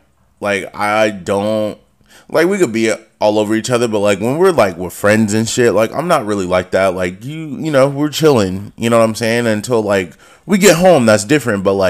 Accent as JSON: {"language": "English", "region": "California", "country": "United States", "said": "and I'm from California too."}